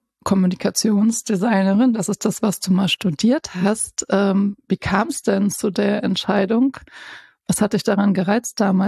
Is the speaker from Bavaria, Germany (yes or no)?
no; Rostock, Mecklenburg-Vorpommern, Germany; da wo ich herkomme, aus Rostock, da hieß das immer Berliner.